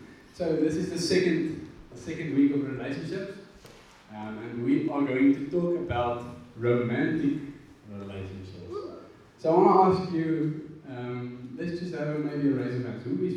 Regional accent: Secunda, Mpumalanga, South Africa; that is my wife, Yanda, at the back. We are from Secunda

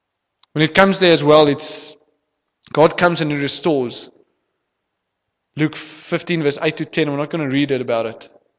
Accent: South Africa; I'm speaking of us as a South African nation

